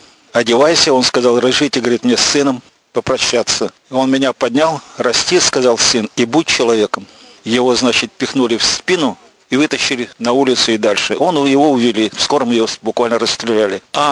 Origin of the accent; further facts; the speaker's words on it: Saint Petersburg, Russia; Я ахтянин, родился здесь на Пороховых, всю жизнь прожил на Ржевке.